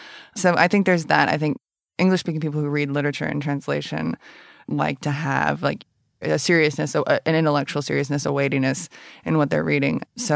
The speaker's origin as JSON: {"language": "English", "region": "Appalachia", "country": "United States", "said": "But I'm from Appalachia, so I can start doing it. I can start doing an accent"}